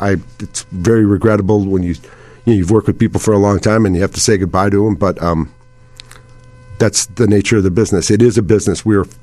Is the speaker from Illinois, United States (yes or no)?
yes; Chicago, Illinois, United States; When I grew up in Chicago, there were four daily newspapers and maybe five television stations.